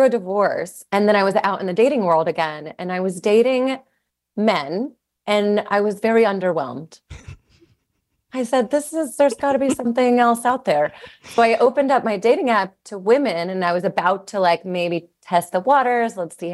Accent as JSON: {"language": "English", "region": "the South", "country": "United States", "tie": "born or raised there", "said": "Yeah, look, I grew up in the South. This is like the food we are fed."}